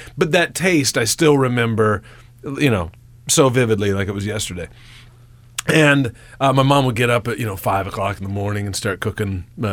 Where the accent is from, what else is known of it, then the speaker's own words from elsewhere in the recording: Greenwood, Indiana, United States; I'm from Greenwood.